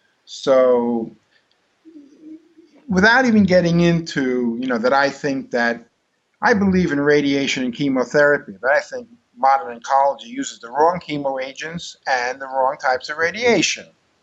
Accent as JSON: {"language": "English", "region": "New York", "country": "United States", "moved": "yes", "lives_now": "Brazil", "said": "and I'm from New York, but I've been living in Brazil for 22 years."}